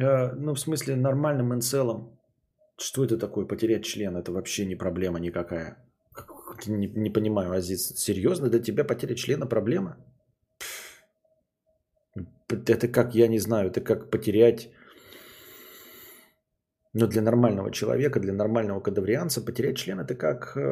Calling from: Sochi, Krasnodar Krai, Russia; Короче, так, сейчас я звоню из Сочи.

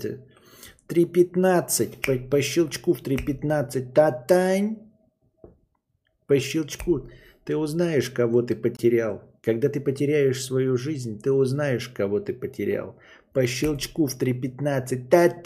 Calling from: Sochi, Krasnodar Krai, Russia; Короче, так, сейчас я звоню из Сочи.

